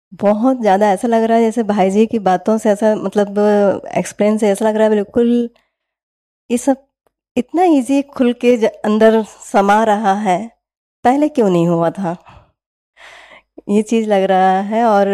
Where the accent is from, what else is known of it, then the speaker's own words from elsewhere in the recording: Bilaspur, Chhattisgarh, India; also born or lived in Andhra Pradesh; वैसे हम छत्तीसगढ़ बिलासपुर से हैं, रहने वाले मना रहना हमारा जन्म भूमि है, विशाखापट्टनम के पास का है, मना आंध्र के हैं, लेकिन बचपन से जन्म पैदाइश परवरिश सारा छत्तीसगढ़ एमपी में ही हुआ